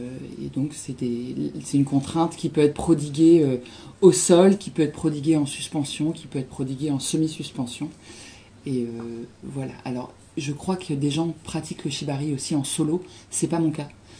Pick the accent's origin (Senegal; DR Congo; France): France; Normandy; born there; Et je suis née en Normandie et j'habite en Savoie.